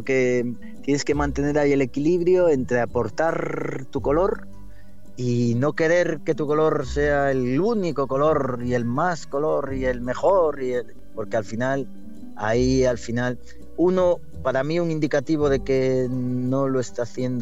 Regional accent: England, United Kingdom; Spanish is a second language; no sé cómo se dirá, porque soy inglés

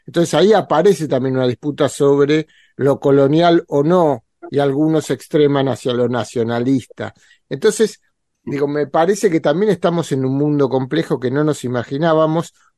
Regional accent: Argentina; los argentinos somos corruptos

